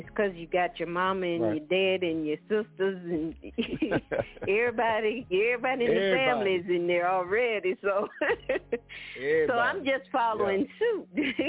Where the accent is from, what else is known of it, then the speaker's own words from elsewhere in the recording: Mobile, Alabama, United States; You know, you come from the country. I'm from Mobile, Alabama. And went to, church all my life.